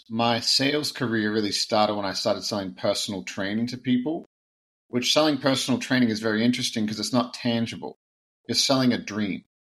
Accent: Australia; now in Canada; So I'm originally from Australia. I live in Canada right now. I've lived here for about 10 years.

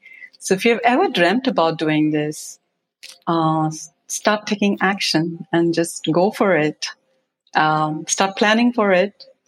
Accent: India; growing up in India in a small little town, I would always wonder, how is it like on the other side of people or on the other side of the world?

